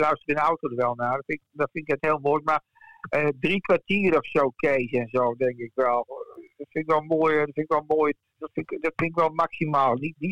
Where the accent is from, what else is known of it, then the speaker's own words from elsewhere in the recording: Groningen, Netherlands; accent: Gronings; de Gronings dialect kwam er doorheen